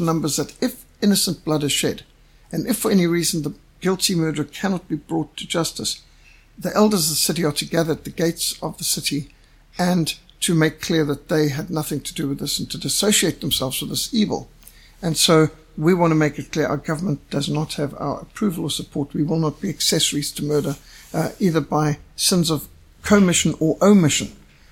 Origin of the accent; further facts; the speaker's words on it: Cape Town, Western Cape, South Africa; born there; although I was meant to be born in Rhodesia, I was born in Cape Town.